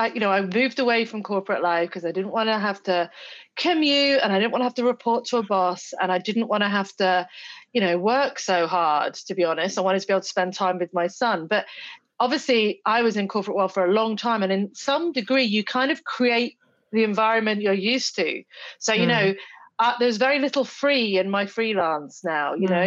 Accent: United Kingdom; You know, I'm British. I wasn't well off when I grew up.

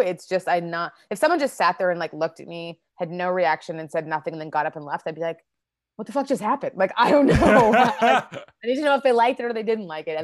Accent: Winnipeg, Manitoba, Canada; also born or lived in Toronto; now in Los Angeles, United States; I grew up in Winnipeg in Canada and started my comedy career there and then moved to Toronto and then moved to LA.

